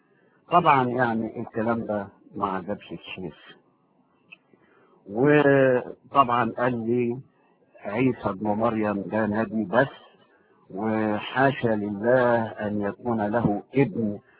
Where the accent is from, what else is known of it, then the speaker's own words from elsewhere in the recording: Egypt; أنا ابن مصر